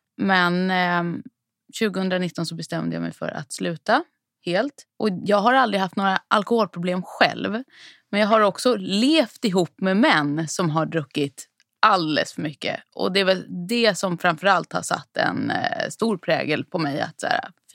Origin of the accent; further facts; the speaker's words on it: Saltsjöbaden, Stockholm County, Sweden; Jag är uppvuxen ute i Saltsjöbaden med mamma och pappa.